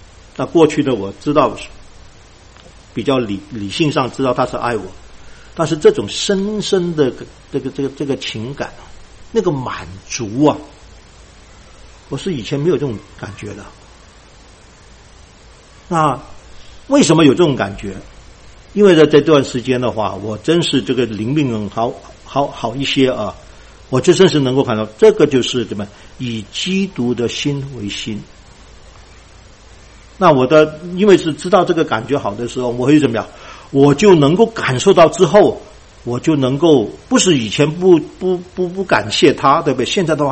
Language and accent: Chinese; Guangdong, China; 因为我喜欢吃，因为我是广东人。